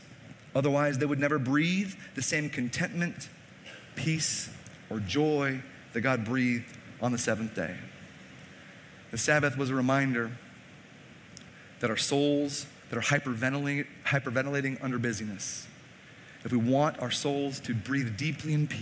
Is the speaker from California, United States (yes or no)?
no; Chicago, Illinois, United States; I grew up in Chicago, not a lot of fields to work.